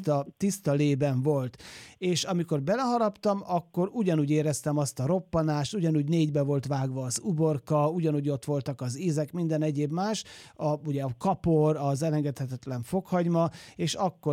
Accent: Zala, Hungary; én zalai gyerek vagyok

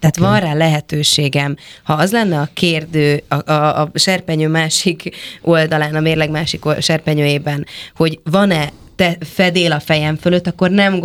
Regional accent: Budapest, Hungary; Én amikor meglátok egy panelházat, az én 90-es évek gyermekkori élményei melegsége tükröz rám vissza, gazdagrét mellett nőttem fel.

